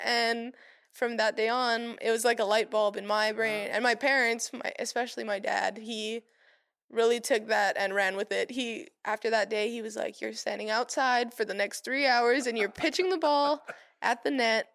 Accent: Waianae, Hawaii, United States; My parents had me on the best baseball team in Waianae in Hawaii, and that's my hometown.

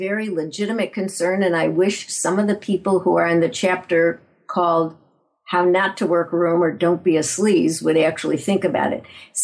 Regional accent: Chicago, Illinois, United States; By the way, I'm originally from Chicago.

